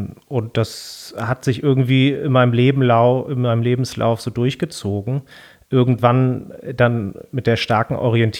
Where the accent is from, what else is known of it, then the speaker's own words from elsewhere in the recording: Hamburg, Germany; Zum einen durch den Ort, wo ich aufgewachsen bin, also am Rande Hamburgs, wo es eigentlich sehr, sehr grün ist.